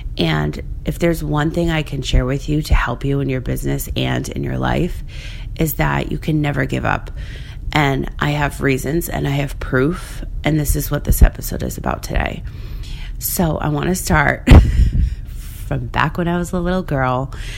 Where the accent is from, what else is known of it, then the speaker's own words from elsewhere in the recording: Rhode Island, United States; also born or lived in Florida; I moved to Florida. And I grew up in Rhode Island.